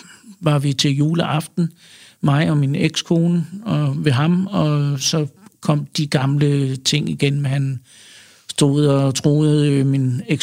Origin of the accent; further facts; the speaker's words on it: Frederiksberg, Capital Region of Denmark, Denmark; also born or lived in Vestegnen; now in Bornholm, Denmark; Jeg er fra Frederiksberg til at starte med, og så ude på Vestegnen, og så flyttede jeg til Bornholm